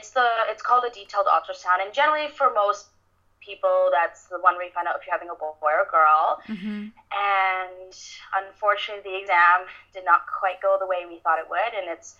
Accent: Calgary, Alberta, Canada; So I we're from Calgary, and even though we're a major city, the States is like this too.

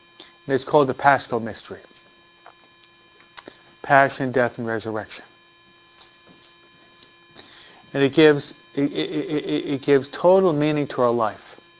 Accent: Detroit, Michigan, United States; born there; From where I was born in Detroit, no?

